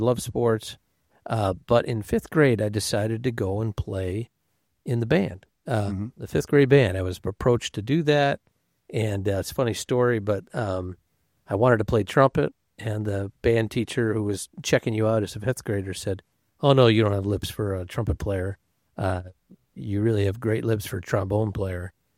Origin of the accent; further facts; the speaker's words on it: Detroit, Michigan, United States; I was raised in the Detroit area. My dad owned a business, grew up a family business actually, insurance